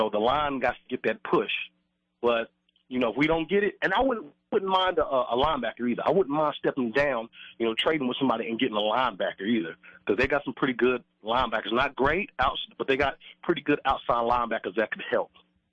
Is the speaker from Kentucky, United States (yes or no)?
yes; Louisville, Kentucky, United States; Now, I'm from Louisville, Kentucky, but I hate Louisville.